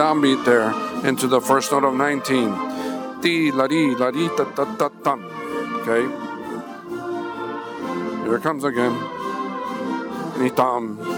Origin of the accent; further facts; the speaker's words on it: Rio Grande City, Texas, United States; I am from Rio Grande City.